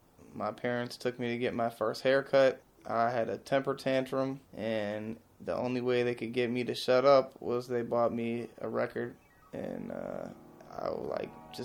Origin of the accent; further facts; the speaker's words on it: Detroit, Michigan, United States; maybe it's just growing up around Detroit.